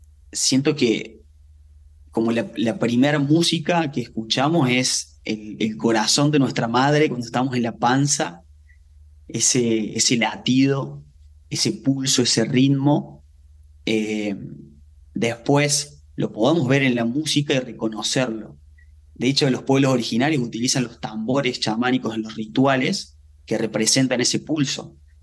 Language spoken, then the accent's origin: Spanish; Alcira Gigena, Córdoba, Argentina; yo, que soy de Argentina, soy de Córdoba, de Alcira Gigena, un pueblo chiquitito en el interior del país, donde mi abuelo escuchaba folclore, donde, uh-huh, yo escuchaba cuarteto, una música de Córdoba